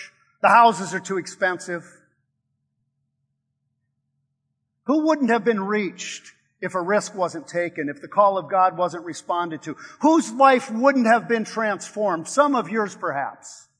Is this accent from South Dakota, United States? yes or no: yes; Sioux Falls, South Dakota, United States; moved away as an adult; now in Cleveland, United States; In 1984, we moved from Sioux Falls, South Dakota to Cleveland, Ohio. I had never been that far away from home before. I was 24 years old. It was 1,000 miles away, and it was frightening.